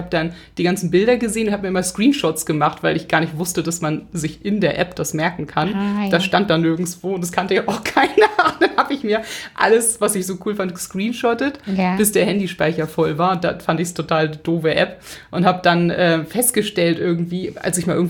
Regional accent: Hamburg, Germany; ich bin Hamburgerin

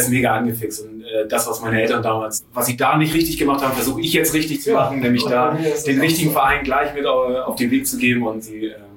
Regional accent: Friedrichstadt, Schleswig-Holstein, Germany; Ich komme ziemlich weit aus dem Norden Deutschlands, oben von der Nähe von Husum aus Friedrichstadt.

